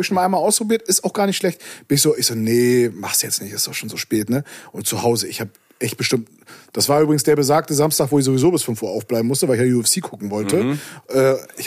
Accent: Mecklenburg-Vorpommern, Germany; accent: Mecklenburg; Ich komme aus dem Osten, also FKK ist für mich auch kein Fremdwort.

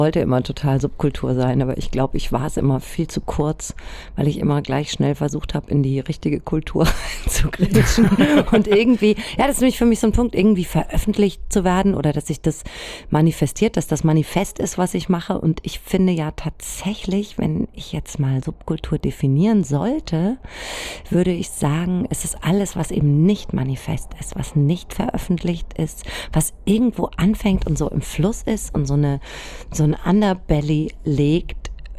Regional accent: Spessart, Germany; ich bin im Spessart aufgewachsen, halt so ein blondes Mädchen, das immer draußen rumgeturnt ist.

